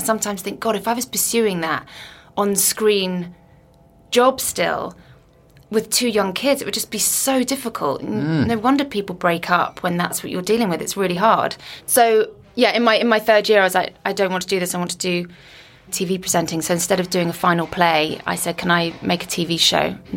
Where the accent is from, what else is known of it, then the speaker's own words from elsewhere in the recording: Guernsey; also born or lived in Liverpool; now in London, United Kingdom; I was brought up on Guernsey. Then I went to Liverpool.